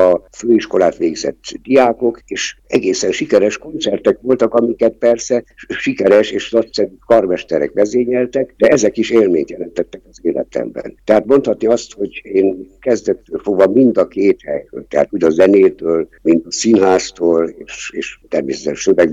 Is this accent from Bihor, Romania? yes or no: no; Târgu Mureș, Mureș County, Romania; Igen, Marosvásárhely az én kedves, szeretett szülővárosom, nekem nagyon sokat adott már a kezdettől fogva, úgy az iskolában, mint a mindennapi életben. Egy kisváros volt, csöndes város volt